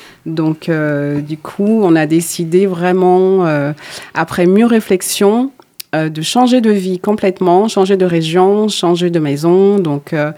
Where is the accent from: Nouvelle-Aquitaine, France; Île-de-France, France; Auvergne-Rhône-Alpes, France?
Auvergne-Rhône-Alpes, France; non, on n'est pas périgourdins, on vient de la Haute-Savoie.